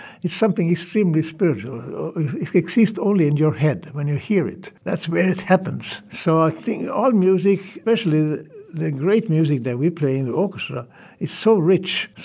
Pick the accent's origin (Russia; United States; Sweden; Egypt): Sweden; English is a second language; in my home country in Sweden.